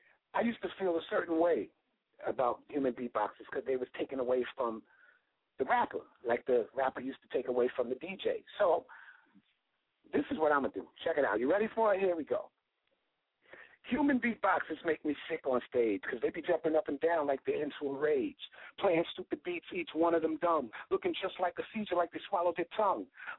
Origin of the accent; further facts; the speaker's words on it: Lawton, Oklahoma, United States; And then I'm from Lawton. You know what I mean?